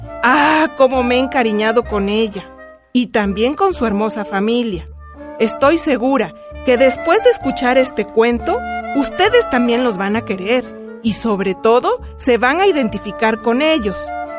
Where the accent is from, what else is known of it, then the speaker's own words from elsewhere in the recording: Oaxaca, Mexico; born there; Yo nací en Oaxaca.